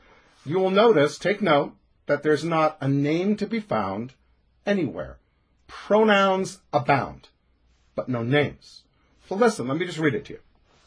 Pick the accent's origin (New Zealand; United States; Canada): Canada; well, I'm Canadian, so I collected hockey cards.